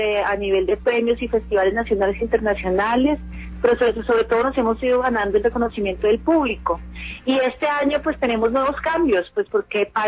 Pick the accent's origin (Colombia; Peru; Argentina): Colombia; como una manera de que todos como colombianos identifiquemos cuál es nuestro rol en la construcción de un país nuevo